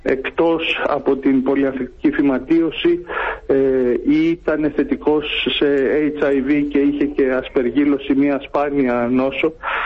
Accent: Thessaloniki, Central Macedonia, Greece; now in Athens, Greece; να σας πω ότι είμαι Θεσσαλονικιός στην καταγωγή, άσχετο αν ζω χρόνια στην Αθήνα.

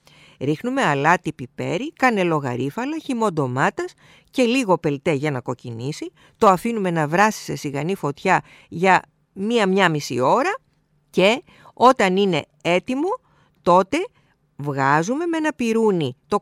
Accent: Peloponnese, Greece; το οποίο εγώ έμαθα να το φτιάχνω από την ιδιαίτερη πατρίδα μου, την Αρκαδία

